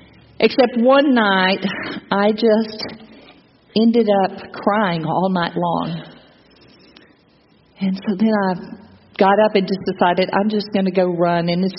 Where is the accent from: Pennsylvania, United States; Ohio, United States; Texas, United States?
Texas, United States; trying to fly back to the mainland, trying to get back to Texas and to my hometown.